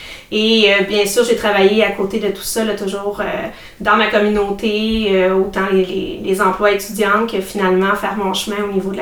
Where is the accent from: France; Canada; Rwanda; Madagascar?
Canada; L'Assomption, Quebec; je suis native de l'Assomption. J'ai toujours été impliquée dans ma région. J'ai grandi avec un frère un peu plus jeune que moi, avec 2 parents qui sont toujours ensemble aujourd'hui. J'ai fait mes études à l'Assomption, au collège de l'Assomption.